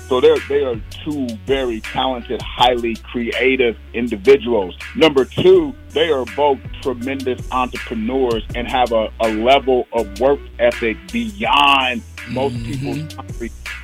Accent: Missouri, United States; I grew up in Friendship Village right off of, you know, 56 and Swope Parkway.

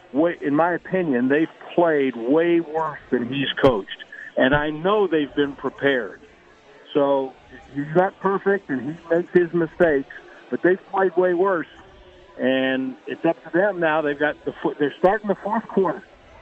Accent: Chicago, Illinois, United States; And I read the Chicago papers every day because, as Smokey said, that is my hometown, and I do it during baseball season to keep up with the Cubs.

